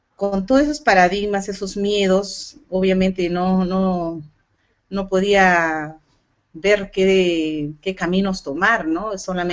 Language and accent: Spanish; Cajatambo, Lima, Peru; also born or lived in Gorgor; Yo soy de Perú, de provincia de Cajatambo, Lima, es la Sierra de Lima. Soy de padres provincianos, somos 9 hermanos, 8 mujeres, un varón. Bueno, desde niña yo toda mi niñez he vivido en Cajatambo, en Gorgor